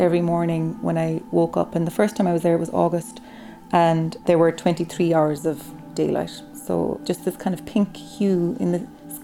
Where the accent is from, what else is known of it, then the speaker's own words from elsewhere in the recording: Ireland; which I think we have in a lot of us as Irish people as well.